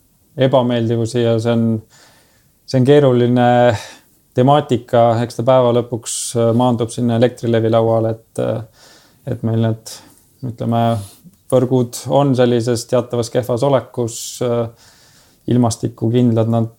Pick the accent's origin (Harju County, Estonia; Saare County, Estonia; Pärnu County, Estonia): Saare County, Estonia; Kuressaare; ma kasvasin üles Kuressaare linnas Pärna tänaval.